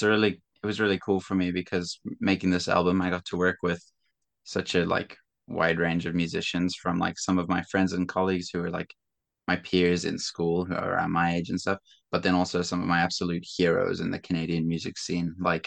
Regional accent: Zimbabwe; born or raised there

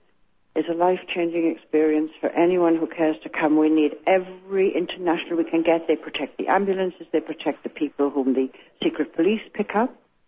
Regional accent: Wales, United Kingdom; I'm from Wales. I'm a 65-year-old grandmother. I'm here in Nablus, which is in the north of Palestine

